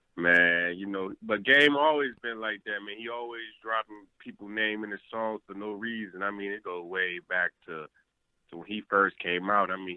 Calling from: Dallas, Texas, United States; Yo, I'm calling from Dallas.

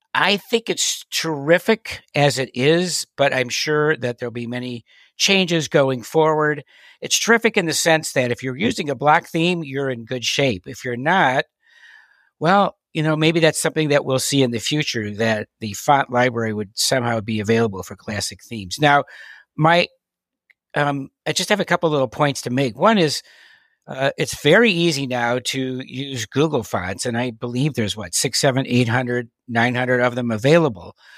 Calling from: Nutley, New Jersey, United States; I am in Nutley, New Jersey, which is 12 miles west of New York City.

